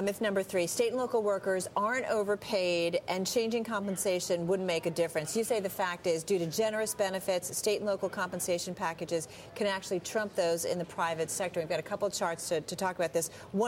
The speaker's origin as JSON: {"language": "English", "region": "New Jersey", "country": "United States", "tie": "born or raised there", "said": "New Jersey, my home state"}